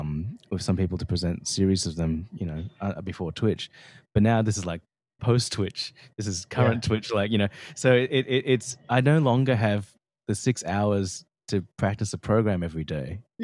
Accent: Australia; And then all the way down near the bottom of about 7-9% is Australia, despite me being Australian.

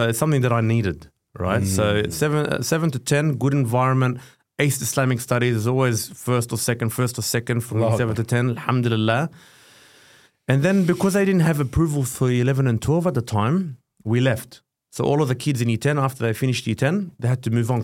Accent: Sydney, New South Wales, Australia; Always in Sydney, born and bred in Sydney.

